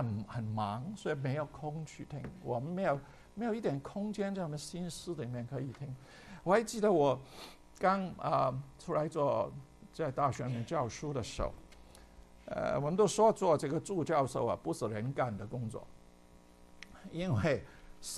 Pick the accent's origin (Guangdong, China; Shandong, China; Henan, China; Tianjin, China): Guangdong, China; 我们广东人有句话叫水锅鸭子的背